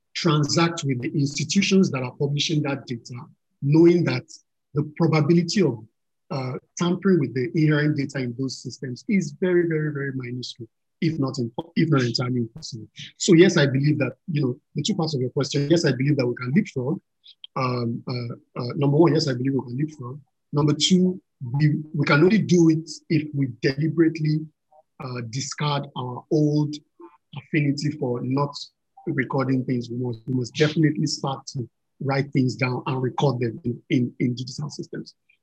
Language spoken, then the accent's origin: English; Lagos, Nigeria; Well, yes, yes, I'm slightly sentimental about Lagos. Here, it's my home state. Yeah. I love Lagos.